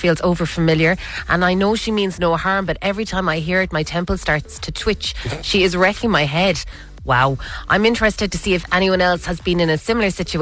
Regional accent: Munster, Ireland; accent: Kerry; Well, I'm from Kerry, and that's my Kerry accent, so I'll say catch.

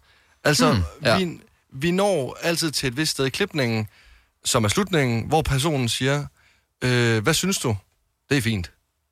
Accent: West Jutland, Denmark; Jeg er fra Vestjylland.

